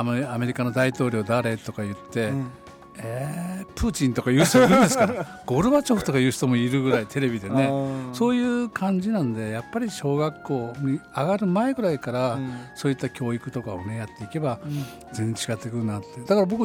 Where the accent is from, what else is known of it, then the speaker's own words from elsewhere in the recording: Fukuoka, Japan; moved away as an adult; 僕は福岡の出身で、福岡からこっちに15、6年、7年、8年その当たり前にこっちに仕事で転勤できて、こっちで住み着いてしまったという、でこっちで結婚もこっちでしたという